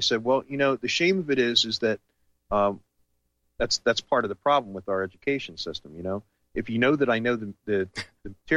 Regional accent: New Jersey, United States; I grew up in New Jersey, traveling back and forth between New Jersey and Vermont when I was a child, and Connecticut was, you know, not far.

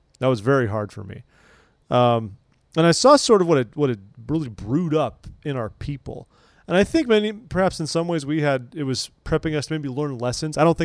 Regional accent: California, United States; You know, as a Californian, I was greatly affected by it

